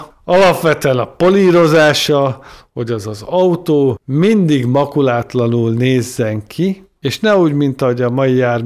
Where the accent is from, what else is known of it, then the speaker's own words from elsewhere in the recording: Hungary; tudom azt, hogy mik lesznek azok a dolgok, amik a következő években magyarként magyarok tesznek a világ járműgyártásához.